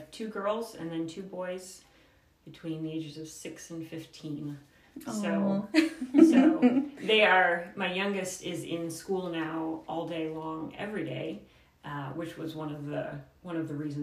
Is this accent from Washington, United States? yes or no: no; Oklahoma, United States; born there; also born or lived in California / Germany / Oregon; now in Moscow, United States; my dad was in the Army, so I was born in Oklahoma, and I don't remember any of that. then we moved to California, moved to Germany, and then my dad got out of the Army, and we moved to Oregon.